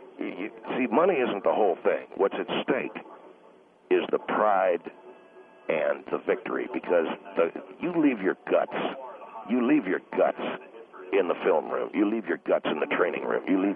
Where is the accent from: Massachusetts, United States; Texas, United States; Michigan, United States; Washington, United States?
Texas, United States; Kilgore; You know, I come from Eastern Texas. I come from a place called Kilgore, Texas, which is in East Texas, kind of ranch land. It's horse country more so than anything else.